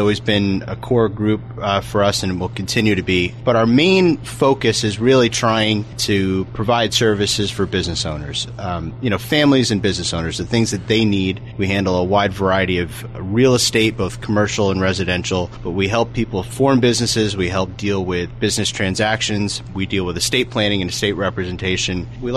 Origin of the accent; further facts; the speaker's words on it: Wappingers Falls, New York, United States; also born or lived in Manhattan; So I grew up in Dutchess County. I'm from Wappingers. I went to St. Columba and Lourdes growing up, NYU for undergrad. I spent about 10 years in Manhattan.